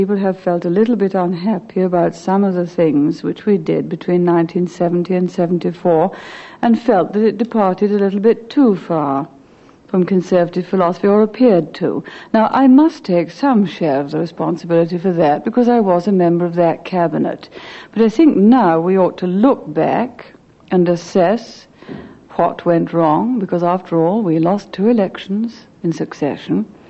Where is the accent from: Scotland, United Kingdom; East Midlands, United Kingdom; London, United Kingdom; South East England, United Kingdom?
East Midlands, United Kingdom; Grantham; Well, I was born and brought up for the most telling years of my life in Grantham, Lincolnshire.